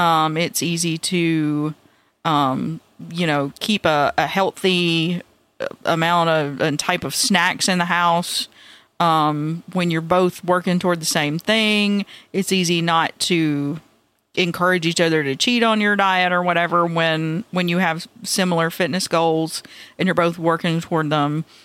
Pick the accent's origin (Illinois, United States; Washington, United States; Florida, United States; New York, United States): Florida, United States; Big babies from Florida.